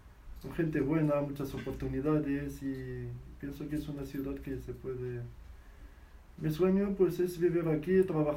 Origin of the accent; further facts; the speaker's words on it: Tetouan, Tanger-Tetouan-Al Hoceima, Morocco; Pues soy de norte, Tetuán, una ciudad que se ubica en el norte, que está